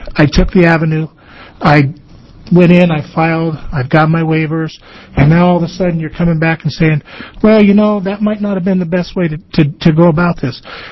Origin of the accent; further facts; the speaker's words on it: Oregon, United States; I come from Jefferson County also.